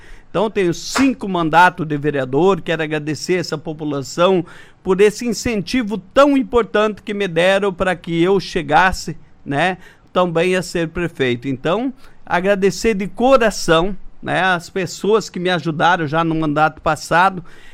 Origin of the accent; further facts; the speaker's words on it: Pinhal de São Bento, Paraná, Brazil; born there; eu sou nascido em Pinhal do São Bento